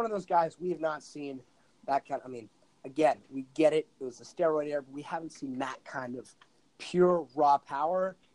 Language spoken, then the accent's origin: English; San Francisco, California, United States; I'm from San Francisco. For any of you that don't know, shout out the Bay Area. Shout out 415.